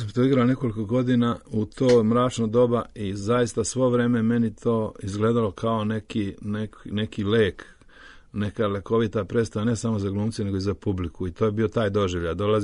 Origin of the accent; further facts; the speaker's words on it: Podgorica, Montenegro; also born or lived in Nikšić, Montenegro; pošto sam došao iz Tito grada, iz Podgorice, a živio sam uglavnom po provinciji ceo život, ne znam, Nikšić, Jablanica, Neret, vamo tamo.